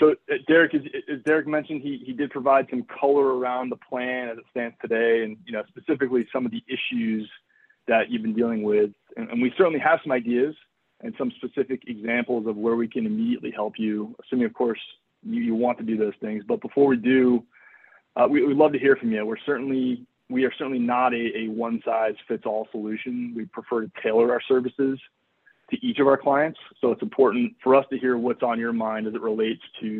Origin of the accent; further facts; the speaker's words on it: Connecticut, United States; now in Boston, United States; I am based in the Boston area, but I am from Connecticut originally. I did spend the first 25 years of my life growing up there, so it's always, will always have a special place in my heart.